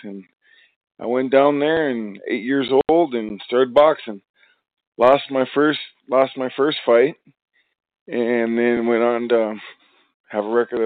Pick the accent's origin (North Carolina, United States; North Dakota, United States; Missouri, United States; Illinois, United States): North Dakota, United States; You know, I'm from the grassroots area. I'm from North Dakota and stuff. So I don't think I'm any different than anybody else.